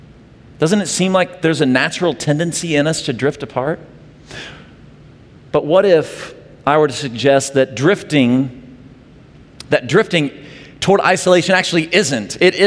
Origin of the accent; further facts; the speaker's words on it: Lake of the Ozarks, Missouri, United States; So I grew up in Lake of the Ozarks, Missouri.